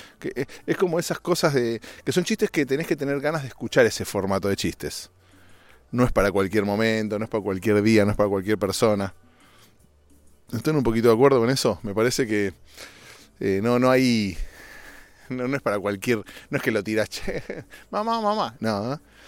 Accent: Argentina; now in United States; en Argentina, mi país de origen, mi ex país, porque yo soy American.

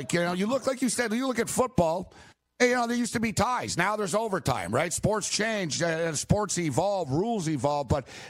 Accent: Montreal, Quebec, Canada; I grew up in Montreal, so I grew up and, you know, with your Pirates at the time and National League baseball.

